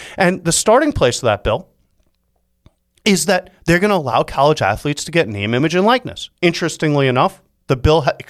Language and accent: English; New York, United States; Morty's a New Yorker. I'm a New Yorker. So we're most interested in New York.